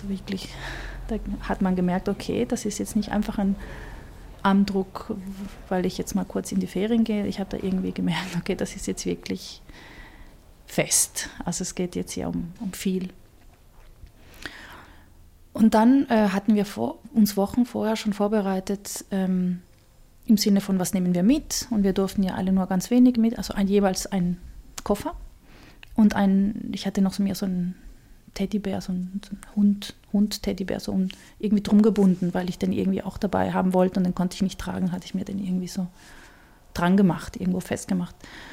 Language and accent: German; Chile; born or raised there